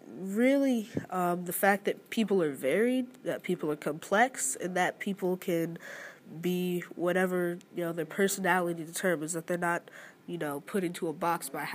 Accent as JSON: {"language": "English", "town": "Oakland", "region": "California", "country": "United States", "said": "I'm from Oakland, California, and I love drawing and art."}